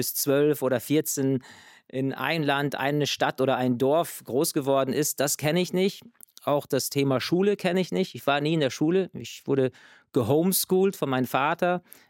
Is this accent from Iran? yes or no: no; United States; wir hatten ja US-Pässe und in Europa als Amerikaner